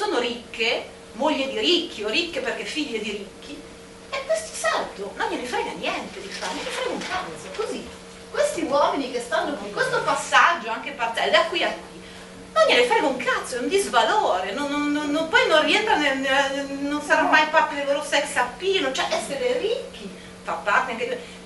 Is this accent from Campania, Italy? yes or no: no; Bologna, Emilia-Romagna, Italy; io sono Emiliana, sono di Bologna.